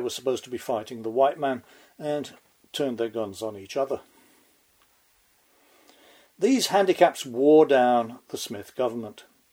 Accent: England, United Kingdom; when I was growing up in England was one part of the grandly named Federation

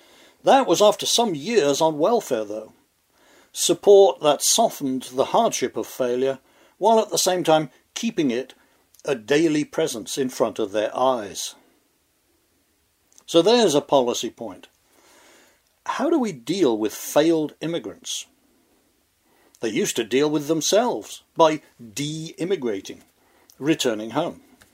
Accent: United Kingdom; now in United States; By way of preface, I'm an immigrant from Britain.

